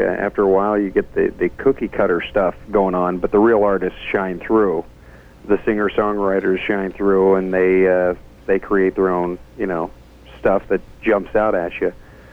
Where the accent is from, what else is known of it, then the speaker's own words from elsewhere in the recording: Ireland; Oh, being an Irish boy, I should know.